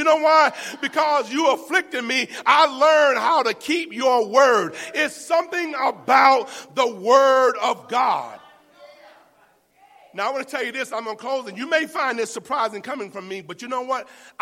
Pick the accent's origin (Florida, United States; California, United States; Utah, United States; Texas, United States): Florida, United States; I was born and raised in Florida. I'm from the Gulf of Mexico. I swam in that water all my life.